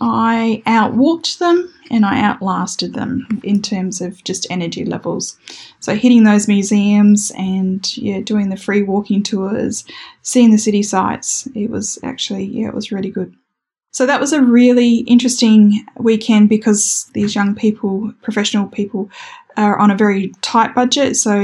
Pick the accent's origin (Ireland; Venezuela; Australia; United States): Australia; because being Australian, coming to the UK and to Europe, it's such a long way to come